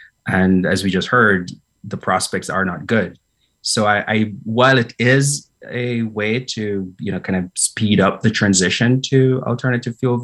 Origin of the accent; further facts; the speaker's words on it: Jamaica; I might just mention, I'm from Jamaica